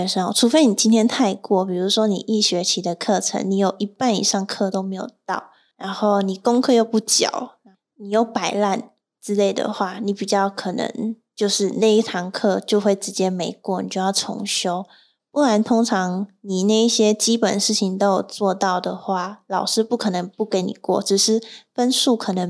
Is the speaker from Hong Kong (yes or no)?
no; northern Taiwan, Taiwan; 对啊，我是北部的学生，然后下去高雄读书。